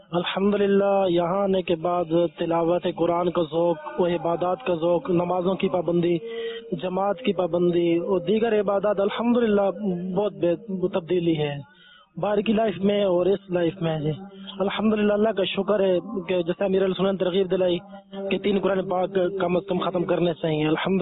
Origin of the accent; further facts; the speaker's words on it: Kamra, Punjab, Pakistan; اٹک پنجاب سے کامرہ گاؤں سے،